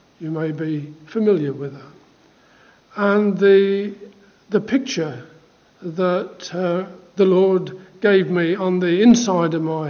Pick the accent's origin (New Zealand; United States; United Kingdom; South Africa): United Kingdom; Holbeach Marsh, East Midlands; born there; I was born in Holbeach Marsh, for those of you who know where that is. And that's real country.